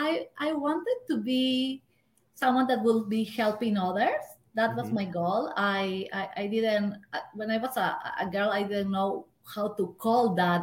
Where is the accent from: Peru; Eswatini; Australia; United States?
Peru; moved away as an adult; So I grew up in Peru, and I have been, like, I came to this country just 12 years ago.